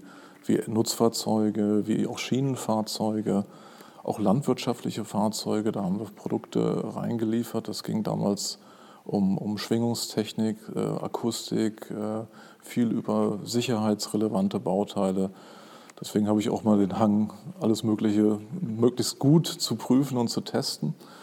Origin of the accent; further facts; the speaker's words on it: Hamburg, Germany; ich komme aus Hamburg, bin da geboren und aufgewachsen, habe dort Maschinenbau studiert